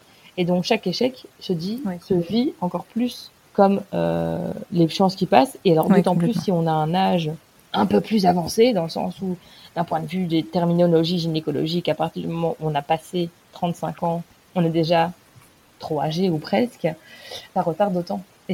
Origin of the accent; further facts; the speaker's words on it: France; en tant que Française